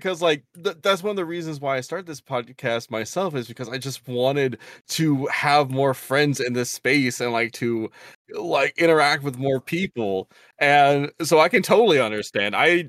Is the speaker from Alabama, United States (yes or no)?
no; New Orleans, Louisiana, United States; growing up in New Orleans, I enjoy jazz.